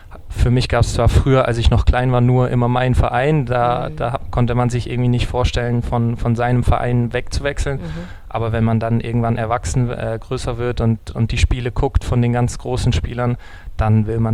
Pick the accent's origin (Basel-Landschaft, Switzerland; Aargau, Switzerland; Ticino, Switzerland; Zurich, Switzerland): Aargau, Switzerland; Aarau; ich fühle mich natürlich mehr als Schweizer, weil ich dort aufgewachsen bin